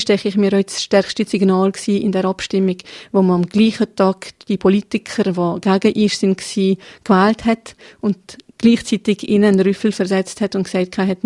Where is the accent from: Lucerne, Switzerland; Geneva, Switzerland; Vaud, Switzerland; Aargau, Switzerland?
Geneva, Switzerland; born there; Also ich bin in Genf geboren.